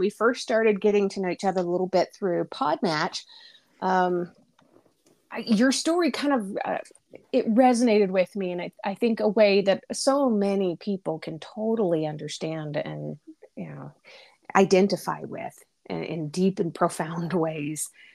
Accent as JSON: {"language": "English", "town": "Ogden", "region": "Utah", "country": "United States", "tie": "born or raised there", "said": "Oh, I grew up for a few years in Ogden, just north of there."}